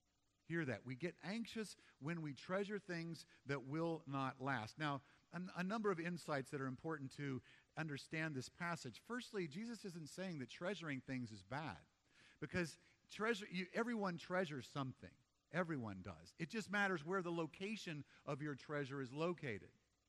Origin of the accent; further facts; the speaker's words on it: Memphis, Tennessee, United States; But I grew up in Memphis, Tennessee part of the time, and we had tornadoes regularly.